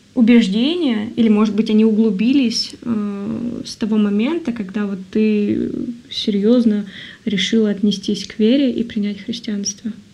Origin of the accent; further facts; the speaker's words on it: Yekaterinburg, Sverdlovsk Oblast, Russia; Я из Екатеринбурга.